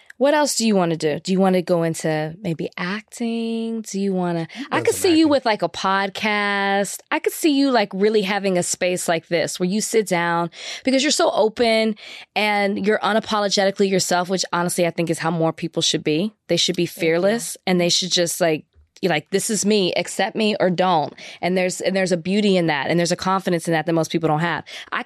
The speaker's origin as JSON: {"language": "English", "region": "Texas", "country": "United States", "said": "I'm from Texas. Uh-huh. Okay. And I refer to … as a bop. And I said, but in Texas"}